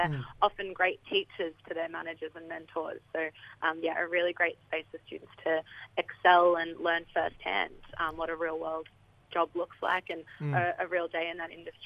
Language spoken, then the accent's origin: English; Toowoomba, Queensland, Australia; now in Brisbane, Australia; I was born and raised on Jarawai country in Toowoomba and currently joining from beautiful Brisbane.